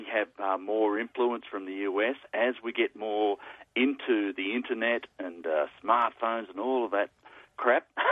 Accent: Orange, New South Wales, Australia; I grew up in Orange, so, you know, similar to Wagga.

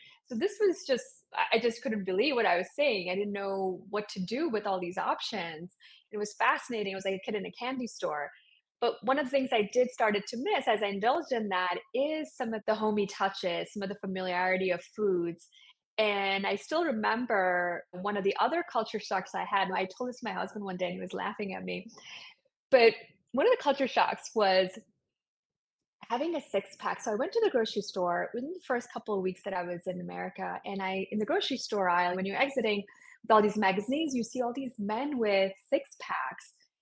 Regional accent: India; And on top of that, besides growing up in India, I also spent a year before I started medical school backpacking across Asia by myself.

